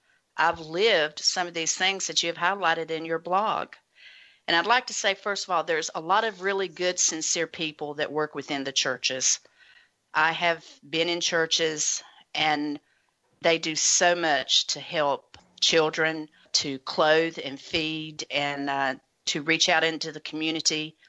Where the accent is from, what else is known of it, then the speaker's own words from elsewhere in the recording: the South, United States; You know, I come from the Bible Belt. I come from the Bible Belt, you know, in the South